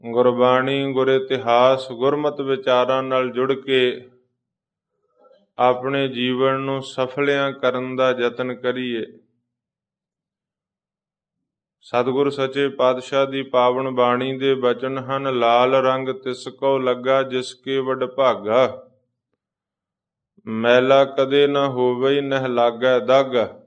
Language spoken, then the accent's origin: Punjabi; Punjab, India; moved away; ਅਸੀਂ ਇੰਡੀਆ ਤੋਂ ਆਏ, ਪੰਜਾਬ ਤੋਂ ਆਏ, ਆਪਾਂ ਸਾਰੇ ਆਪੋ ਆਪਣੇ ਪਿੰਡਾਂ ਵੱਲ ਝਾਤ ਮਾਰੋ।